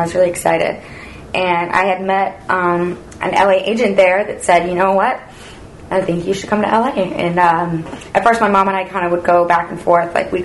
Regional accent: The Woodlands, Texas, United States; Just north of Houston, the Woodlands.

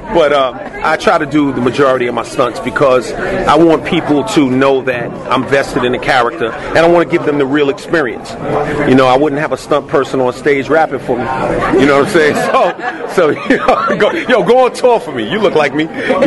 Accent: New York City, New York, United States; And I'm from New York, from New York City.

